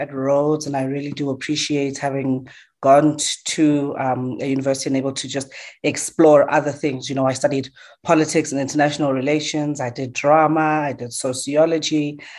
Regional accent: Soweto, Gauteng, South Africa; born there; I was born in … recently married last year. And I'm born in Diepkloof, Soweto. And I think generally born to a very creative family.

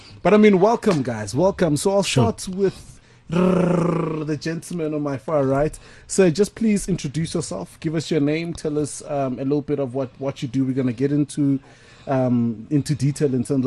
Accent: Tembisa, Gauteng, South Africa; because I'm also from Tembisa.

